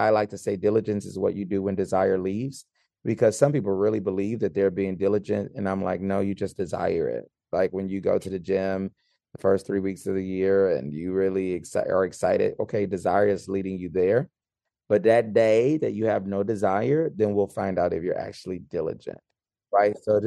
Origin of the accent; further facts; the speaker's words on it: Louisiana, United States; because I'm from Louisiana and we love our spice.